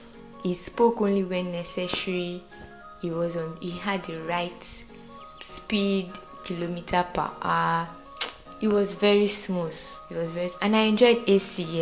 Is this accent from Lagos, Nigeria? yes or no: yes; Lagos, Nigeria; I wanted to come to my hometown from another father's land, from another person's father's land.